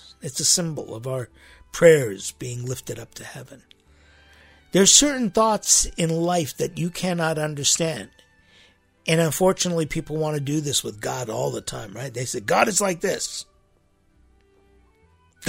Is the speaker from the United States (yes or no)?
yes; United States; in my case, as an American